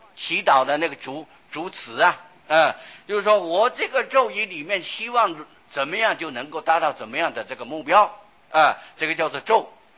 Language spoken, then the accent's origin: Chinese; Taiwan; 我们中国人乃至我们台湾人小孩子讲的话呀啊，童言无惧